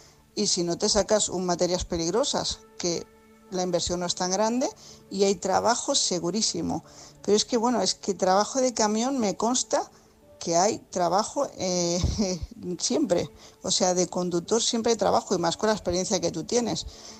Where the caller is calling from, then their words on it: Tarragona, Catalonia, Spain; corresponsal de Tarragona